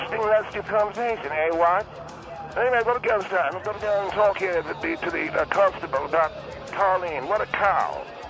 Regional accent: United Kingdom; accent: British; Yes, I was raised in Great Britain. I went to boarding school there.

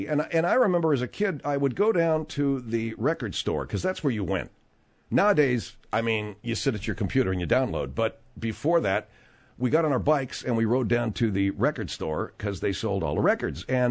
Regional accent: Arcadia, California, United States; That's, yeah, my hometown.

